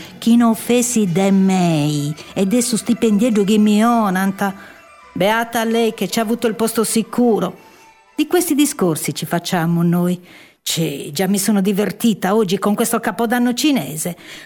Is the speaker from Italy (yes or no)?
yes; San Sperate, Sardinia, Italy; Io ho abitato in un paese dove i portoni erano sempre aperti. Io sono di San Sperate e soffro all'idea di chiudere del chiuso.